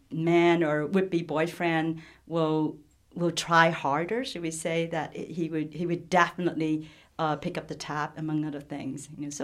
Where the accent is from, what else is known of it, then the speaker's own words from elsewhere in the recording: Hong Kong; when I was growing up in Hong Kong, I had trouble really you know, describing myself